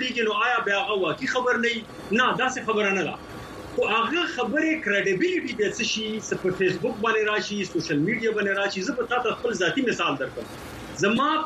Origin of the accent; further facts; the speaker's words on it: Pakistan; زه د پاکستان ریاست ته ټیکس ور کوم زه د پاکستان سټیزن یم